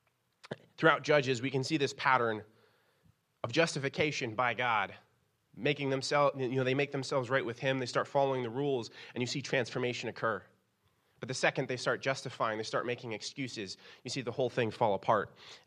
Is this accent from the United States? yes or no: yes; United States; But as an American, I feel like it was my right to just ignore it.